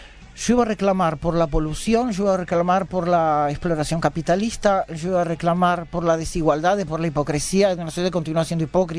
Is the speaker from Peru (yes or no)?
no; Uruguay; Y yo soy uruguayo, cantor de rock